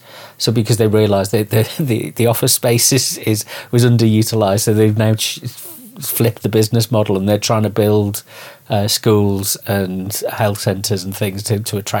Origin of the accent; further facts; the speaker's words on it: Liverpool, North West England, United Kingdom; my experience growing up in Liverpool is very similar in a sense